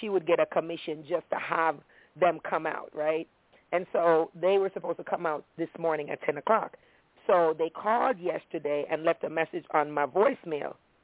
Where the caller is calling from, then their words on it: Maryland, United States; I'm calling from Maryland.